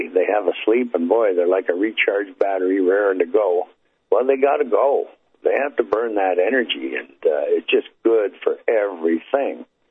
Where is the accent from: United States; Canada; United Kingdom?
Canada; Hamilton, Ontario; the Hardball Baseball League in my hometown in Hamilton there